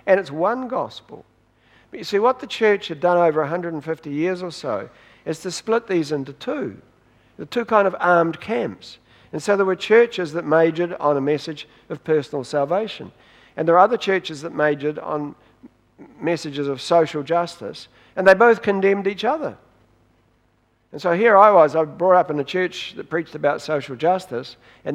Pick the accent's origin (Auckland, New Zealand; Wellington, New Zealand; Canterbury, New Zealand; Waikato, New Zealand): Wellington, New Zealand; Now, I grew up in Wellington in a theologically liberal Presbyterian church